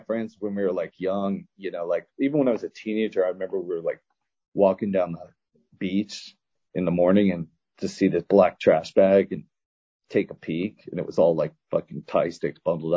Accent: California, United States; I'm from California, right? And I was born in 1967.

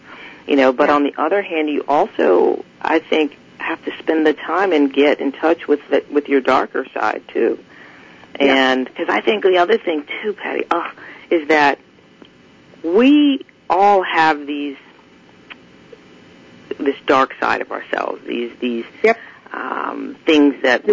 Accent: New York, United States; I grew up in New York, and so my, you know, if I need to pull out my New York on you because you're doing something to me, then I will.

